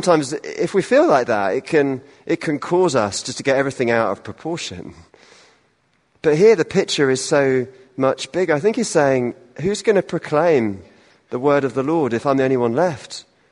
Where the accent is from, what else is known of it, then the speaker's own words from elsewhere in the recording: Portsmouth, South East England, United Kingdom; born there; My father was Irish. My mother was English. I was born in Portsmouth, sort of in the south of England.